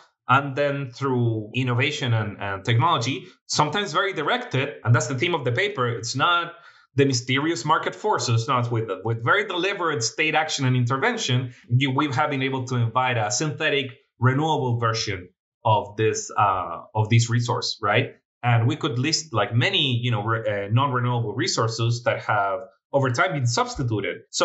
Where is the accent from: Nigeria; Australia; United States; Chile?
Chile; English is a second language; So as I mentioned at the beginning of the podcast, I'm from Chile, right?